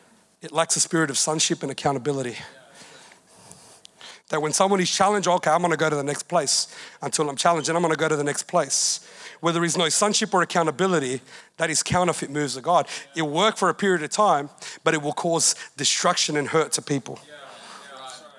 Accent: Australia; Now, it's true, I'm from Australia. I've got my passport to prove it

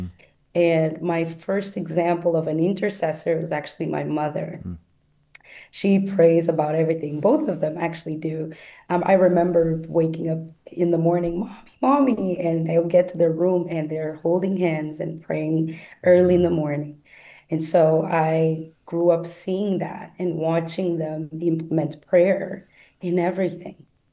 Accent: Guinea-Bissau; English is a second language; now in Chicago, United States; I was born and raised in Guinea-Bissau, West Africa, a Portuguese-speaking country.

